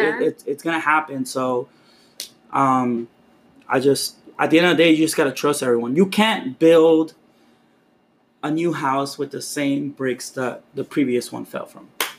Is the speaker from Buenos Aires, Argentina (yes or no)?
no; Mendoza, Argentina; I'm from Mendoza, from Argentina. I'm from Mendoza. And Mendoza, the people that live there are called Mendocinos.